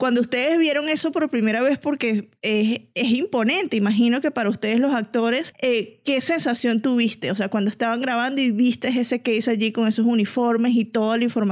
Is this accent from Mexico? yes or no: no; Venezuela; porque además nuestros acentos, tú eres colombiana, yo soy venezolana.